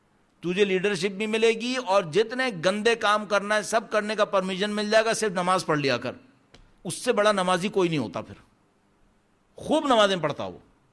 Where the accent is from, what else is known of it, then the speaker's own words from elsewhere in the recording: Sindh, Pakistan; خود Indus valley civilisation جس میں ہمارا علاقہ آتا ہے سندھ کا